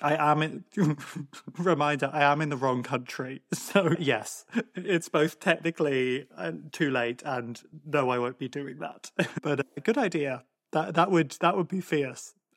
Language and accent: English; Ireland; Or does me as an Irish guy dumping you mean that you now hate all immigrants